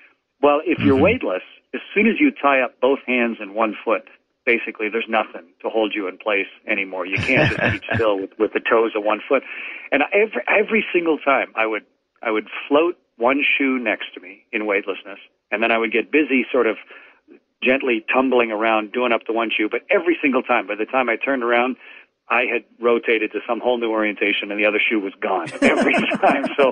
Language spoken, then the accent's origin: English; Canada